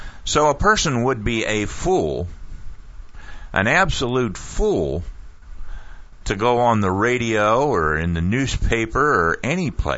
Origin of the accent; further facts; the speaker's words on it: Ohio, United States; and I was a Cleveland fan because I was from Ohio